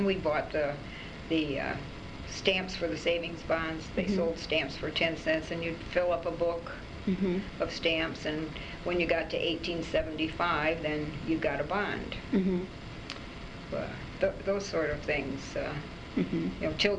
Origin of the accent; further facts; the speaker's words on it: Detroit, Michigan, United States; I was born in Detroit, Michigan, mm-hmm. 1930, and grew up in Detroit, went to school in Detroit, and went through nursing school.